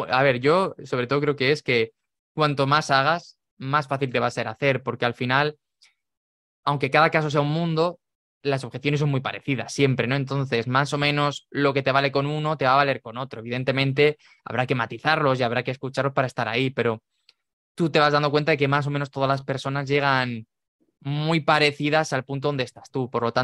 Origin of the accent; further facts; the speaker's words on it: Murcia, Region of Murcia, Spain; le digo, ostras, es que yo soy de Murcia, estamos muy cercanos